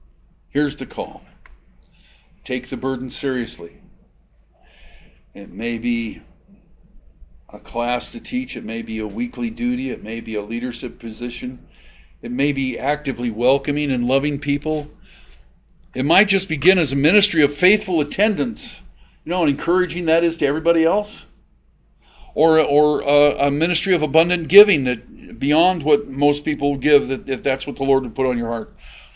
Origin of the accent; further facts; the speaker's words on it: Idaho, United States; They couldn't evangelize us because I was a pastor from Idaho.